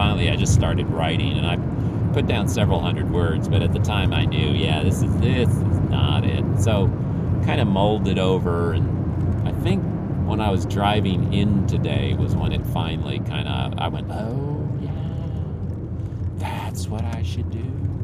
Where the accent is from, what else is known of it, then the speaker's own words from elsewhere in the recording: Philippines; now in United States; I grew up in the Philippines, and we were doing these trips back and forth with, you know, 4 or 5 years on, 1 year, 1 or 2 years back, 4 or 5 years on.